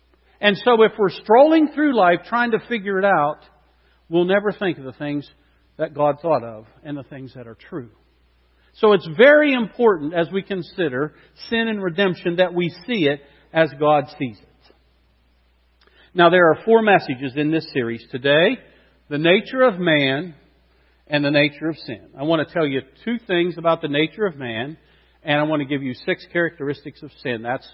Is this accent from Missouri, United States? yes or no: no; Slippery Rock, Pennsylvania, United States; I'm not from Florida. I'm from Slippery Rock. Okay, if I go home, I go to Slippery Rock.